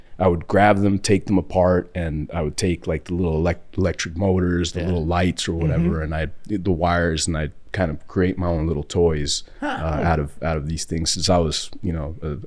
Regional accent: Mexico; But I'm from Mexico originally.

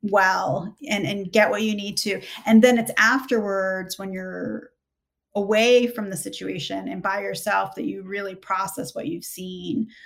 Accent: United States; you want to feel, I'm American, you know, I want to feel like this is a good country

